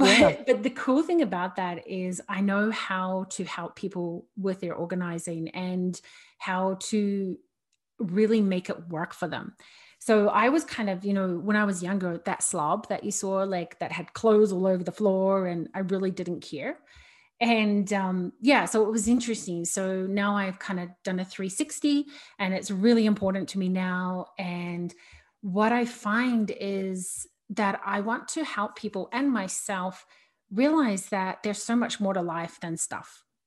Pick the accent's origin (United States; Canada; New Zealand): New Zealand; So I am originally from New Zealand and I grew up in a family of six kids